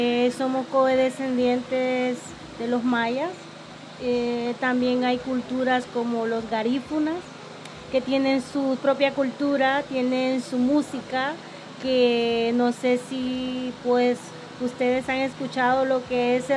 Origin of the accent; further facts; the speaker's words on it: Choluteca, Honduras; born there; also born or lived in San Pedro Sula; como yo en mi propio país tuve que emigrar de una ciudad a otra, mi ciudad natal, que es Choluteca, mi amada Choluteca, pero luego tuve que emigrar a San Pedro Sula, donde viví muchísimos años, 14 años